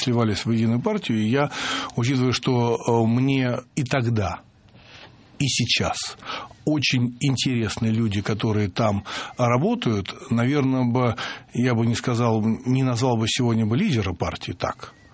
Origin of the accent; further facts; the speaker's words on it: Moscow, Russia; Я коренной москвич, я вижу, как меняется город